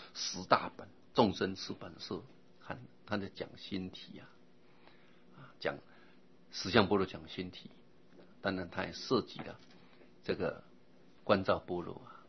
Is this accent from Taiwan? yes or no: no; China; 他不是我们中国人啊，他被人家啊来到我们中国边境啊